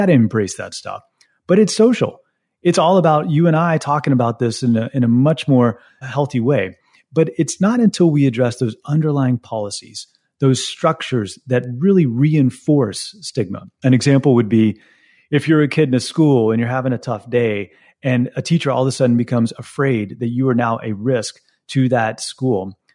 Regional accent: the South, United States; And growing up in the South, that's a big deal. And so I almost have been acculturated to talking politics my entire life.

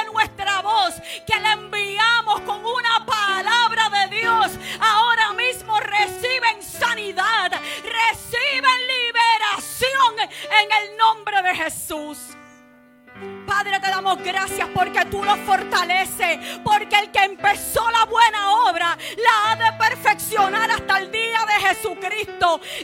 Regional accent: Puerto Rico; orando por los pastores de mi tierra, orando por los apóstoles, por los profetas, por los evangelistas, por los maestros de Puerto Rico

